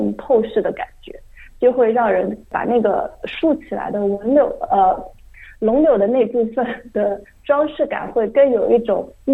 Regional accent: Nanjing, Jiangsu, China; 我的启蒙老师还是在国内，因为我是南京的，然后当时我是在南京找到了一位教韩式花艺的老师

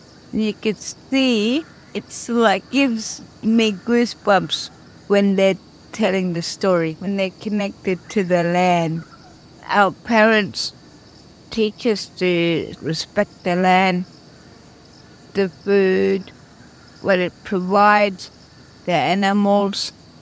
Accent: Darwin, Northern Territory, Australia; first language Kupapuingo; English is a second language; I am from Darwin, born and bred. I lived there all my life.

